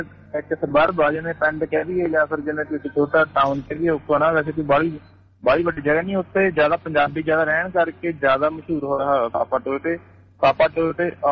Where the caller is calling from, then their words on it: New Zealand; ਮੈਂ ਜੀ ਨਿਊਜ਼ੀਲੈਂਡ ਤੋਂ ਬੋਲਦਾ